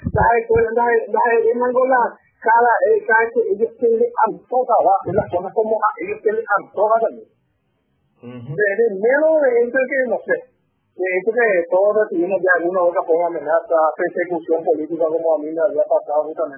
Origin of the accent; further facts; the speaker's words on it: Paraguay; Somos paraguayos libres y soberanos.